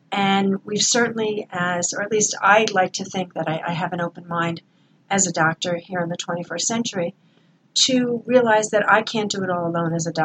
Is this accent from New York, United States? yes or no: yes; Manhattan, New York, United States; board certified internist in Manhattan, born and raised in Manhattan, with a varied background